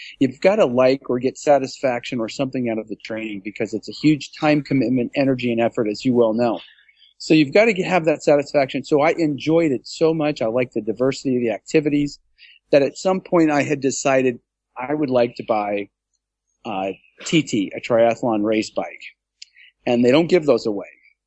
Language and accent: English; Hawaii, United States; born there; I was born in Hawaii. I started swimming in Hawaii.